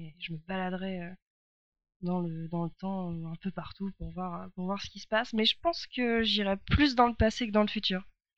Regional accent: Normandy, France; De Normandie.

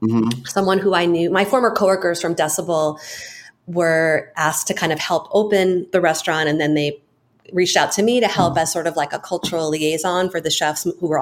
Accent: New York, United States; also born or lived in Japan; I grew up on Long Island, and I went to school in the city. I was already living in New York when I went to Japan, and then I moved back to finish college.

